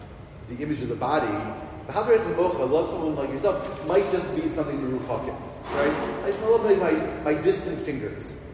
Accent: Beit Shemesh, Jerusalem District, Israel; I'm a psychiatrist from Beit Shemesh.

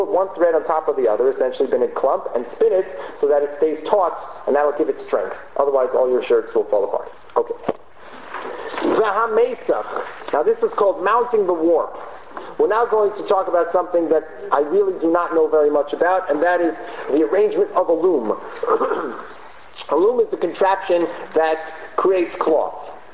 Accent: Baltimore, Maryland, United States; I'm really from Baltimore, Maryland.

